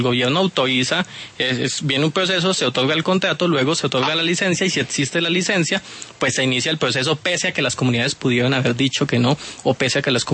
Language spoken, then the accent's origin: Spanish; San Martín, Cesar, Colombia; yo soy de San Martín